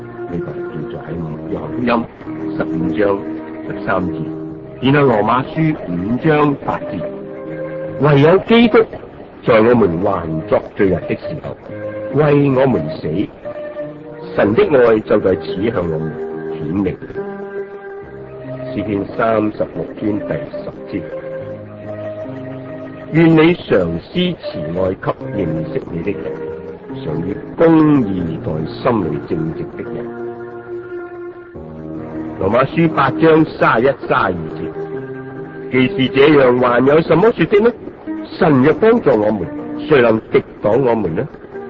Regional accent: China; 但我们中国人都说了，久病就无孝子

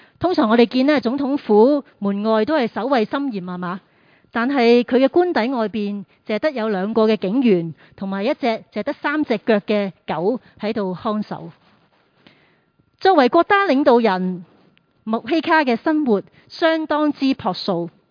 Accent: Hong Kong; 今日我哋作为香港人，

